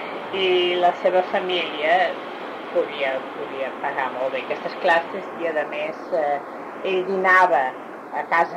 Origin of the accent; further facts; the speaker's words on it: Els Monjos, Catalonia, Spain; born there; I nosaltres vam néixer tots a Monjos